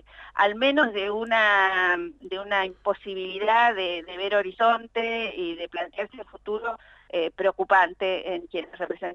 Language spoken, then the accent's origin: Spanish; Santa Cruz, Argentina; Sí, por suerte salí bien abrigada. Somos patagónicos, ya sabemos que de esto se trata.